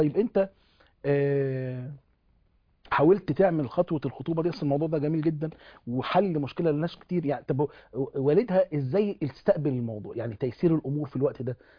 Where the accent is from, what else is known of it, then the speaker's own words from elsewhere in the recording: Egypt; انا جاي من مصر